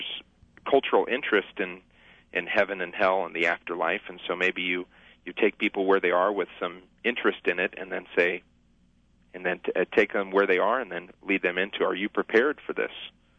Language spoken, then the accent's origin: English; Midwest, United States; I never recalled, even growing up in the Midwest, seeing as many potholes as we have around here.